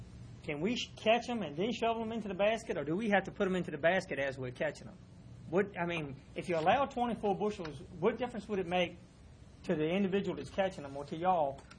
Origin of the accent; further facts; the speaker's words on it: Rescue, United States; I'm from Rescue.